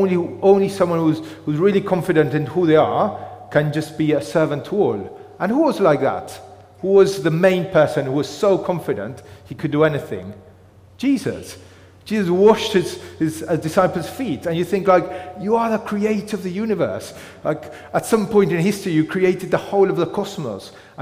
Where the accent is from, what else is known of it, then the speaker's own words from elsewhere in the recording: Argentina; moved away; So some of you will know that I'm originally from Argentina, and when you come from a different country into a different culture, so we moved 10 years ago